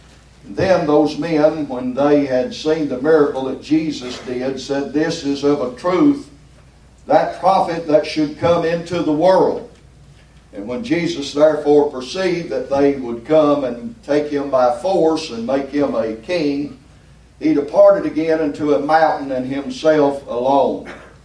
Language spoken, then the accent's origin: English; Kentucky, United States; wondering what in the world that a lad in Trinidad had to do with a boy in Kentucky